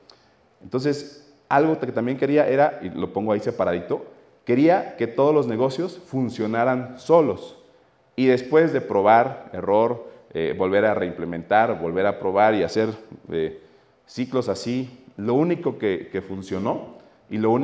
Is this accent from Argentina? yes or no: no; Oaxaca, Mexico; como yo soy de Oaxaca y ahí hay muchas bodas